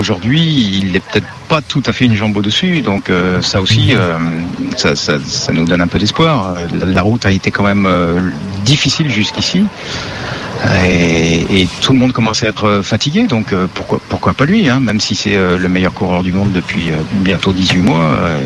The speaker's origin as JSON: {"language": "French", "town": "Tours", "region": "Centre-Val de Loire", "country": "France", "tie": "born there", "said": "moi je suis né à Tours et j'ai toute ma famille dans la région là-bas."}